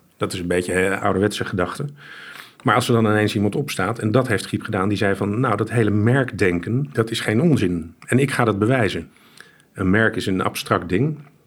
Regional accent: Amsterdam, North Holland, Netherlands; uit Amsterdam.

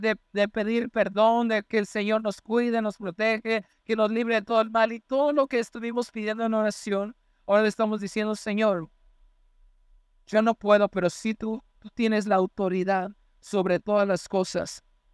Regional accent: Coacalco, State of Mexico, Mexico; Voy a poner un ejemplo en Coacalco. Yo soy de Coacalco.

